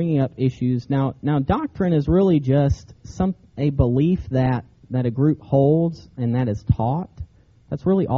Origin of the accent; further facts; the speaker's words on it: North Carolina, United States; I'm from North Carolina. Where I grew up was about 2 hours from the beach